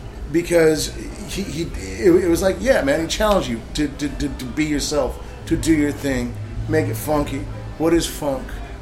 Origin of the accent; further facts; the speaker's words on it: Santa Fe, New Mexico, United States; now in Minneapolis, United States; I'm a transplant from Santa Fe, New Mexico, but Minneapolis is home